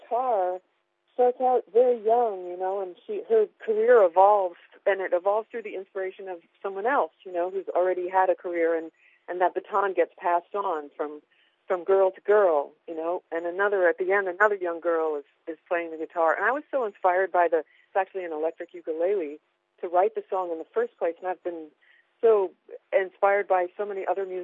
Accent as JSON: {"language": "English", "region": "New York", "country": "United States", "said": "Well, I'm from New York. I'm from New York."}